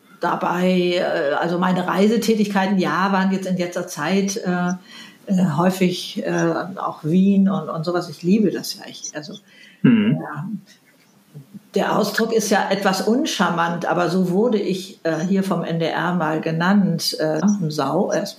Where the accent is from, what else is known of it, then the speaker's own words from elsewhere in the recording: Hamburg, Germany; Ich komme aus Hamburg, so sagt man hier.